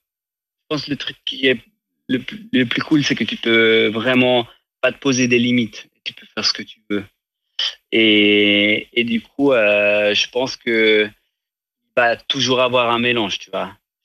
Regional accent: Ticino, Switzerland; moi, j'ai grandi au Tessin, mais mes parents sont suisses allemands. Où j'avais un peu cette chance de déjà grandir avec deux langues.

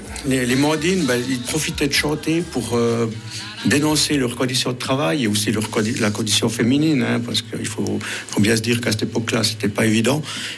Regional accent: Ticino, Switzerland; now in Moutier, Switzerland; Je suis originaire du Tessin, j'habite à Moutier.

